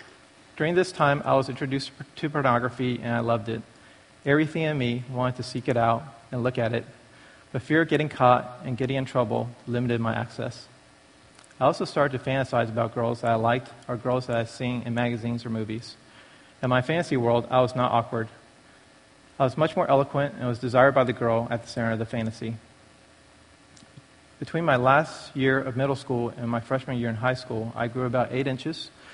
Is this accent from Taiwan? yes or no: yes; Taipei, Taiwan; I was born in Taipei, Taiwan. Growing up in Taiwan, everything is easy and stable.